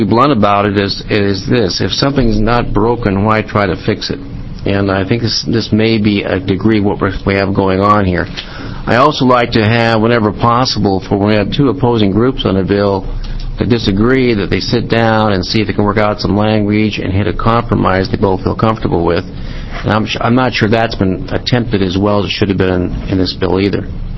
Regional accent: Oregon, United States; I'm from Southern Oregon, the Senate district next door to Senator Atkinson.

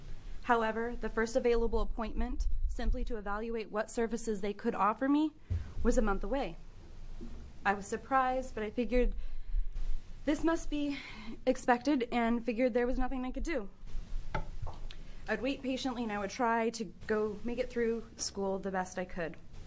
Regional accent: Coos Bay, Oregon, United States; I'm originally from Coos Bay, Oregon. I'm here to testify in support of Senate Bill 759. I grew up on the outskirts of Coos County.

